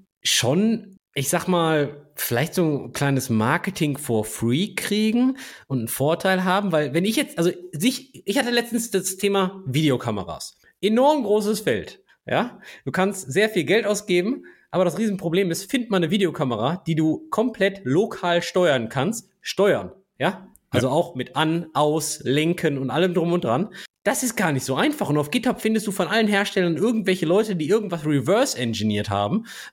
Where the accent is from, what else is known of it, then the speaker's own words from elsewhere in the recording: Germany; ich als Deutscher